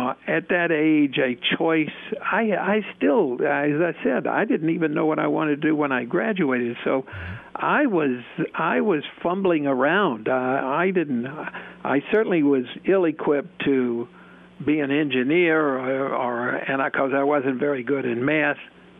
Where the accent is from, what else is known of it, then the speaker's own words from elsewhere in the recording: Alabama, United States; I was born out in the country, so I wasn't actually born in the city.